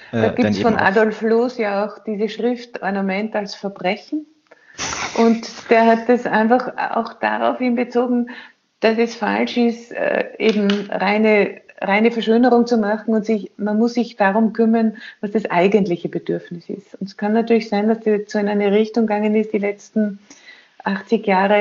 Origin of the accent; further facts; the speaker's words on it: Austria; bei uns in Österreich